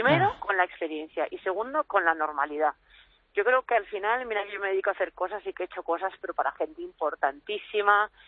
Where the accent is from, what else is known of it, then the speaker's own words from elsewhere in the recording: Spain; Y yo me siento súper española, pero española normal.